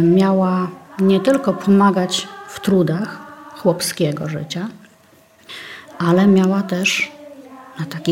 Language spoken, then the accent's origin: Polish; Białystok, Podlaskie Voivodeship, Poland; Pojechaliśmy na Podlasie, czyli właściwie tereny mnie bliskie, bo ja pochodzę z Białegostoku.